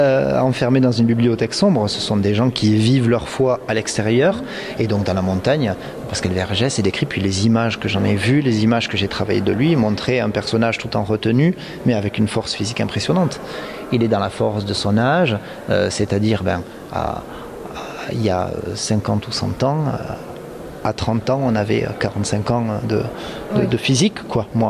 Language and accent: French; Occitanie, France; C'est ça, moi je suis originaire de la vallée de Campan. Mon grand-père avait là-bas beaucoup de moutons